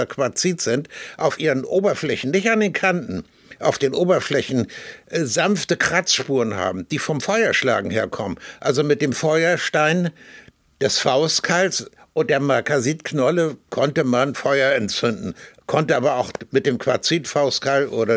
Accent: Hamburg, Germany; Ich habe meine Jugend in Hamburg-Rissen verbracht. Damals war das in den 50er Jahren, war das ein Vorort, der sehr dörflich war noch

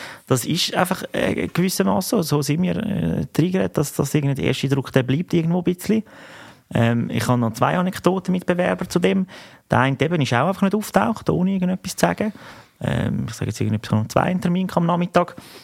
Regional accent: Switzerland; Wir sind verdammte Schweizer, absolut.

